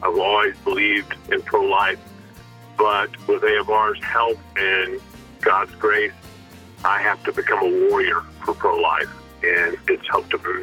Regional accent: Texas, United States; from Texas

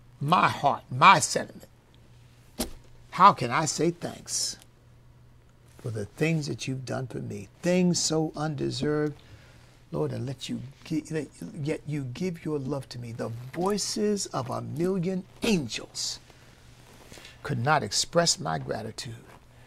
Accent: United States; Not for me as an American of African ancestry, but it's happening now.

